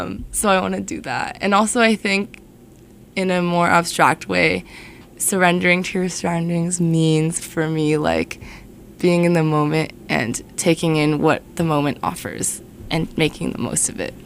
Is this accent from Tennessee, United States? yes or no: no; New Jersey, United States; I grew up in New Jersey, a lot of my high school friends were also there